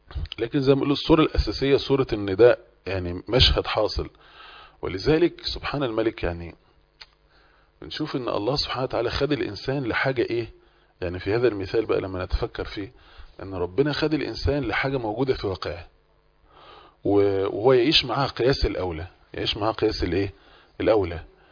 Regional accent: Egypt; ما عندناش خيول كتير او ما عندناش ابل كتير كمصريين

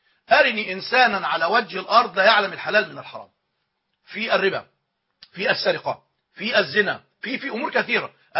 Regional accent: Egypt; لكن عندنا في مصر ما يسمى القانون الوصية الواجبة

